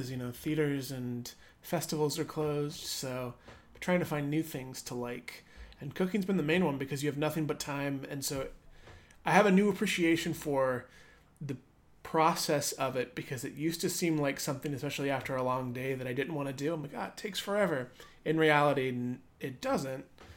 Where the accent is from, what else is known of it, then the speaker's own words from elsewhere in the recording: Oklahoma, United States; I come from Oklahoma, so there's sort of a, people get married a lot younger in Oklahoma.